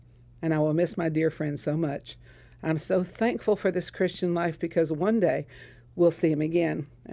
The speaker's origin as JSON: {"language": "English", "region": "Louisiana", "country": "United States", "said": "I'm from Louisiana, and he lived in Louisiana for a good period of time, so yearning for good Cajun food would come up now and then."}